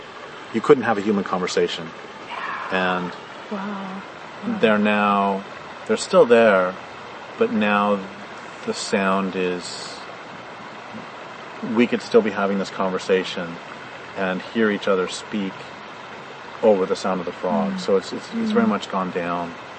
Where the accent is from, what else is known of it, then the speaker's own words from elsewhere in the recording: Colorado, United States; I grew up in Colorado, and I mean, to this day, it is hard for me to hear the sound of a meadowlark without tearing up